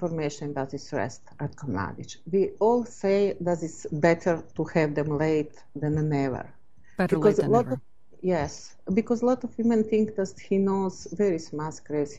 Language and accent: English; Srebrenica, Republika Srpska, Bosnia & Herzegovina; English is a second language; I am from Srebrenica.